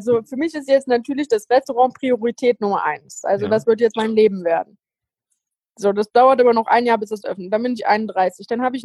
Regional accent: Cologne, North Rhine-Westphalia, Germany; Ich bin ja auch Kölnerin

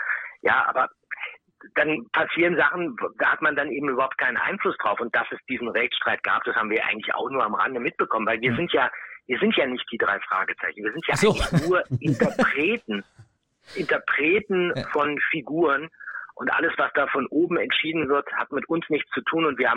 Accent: Berlin, Germany; Olli kommt aus Berlin, ich komme auch aus Berlin.

